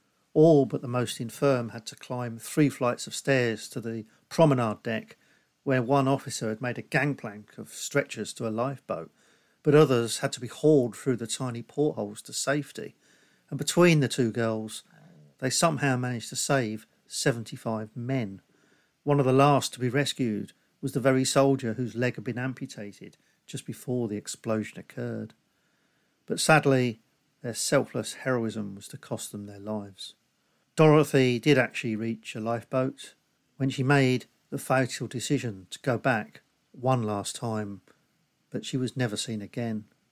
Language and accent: English; Northampton, East Midlands, United Kingdom; a man called Harry Austin, who came from Northampton, my hometown.